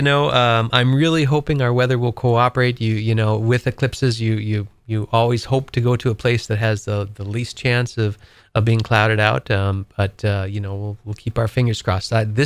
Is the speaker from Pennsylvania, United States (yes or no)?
no; Wisconsin, United States; now in Maine, United States; Every time, you know, I've been here, you know, I've not seen the aurora here in Maine. Growing up in Wisconsin, I saw them several times.